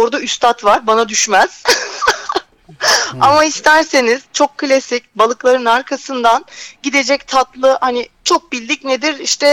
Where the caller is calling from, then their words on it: Bodrum, Muğla, Turkey; ben Bodrum'dan.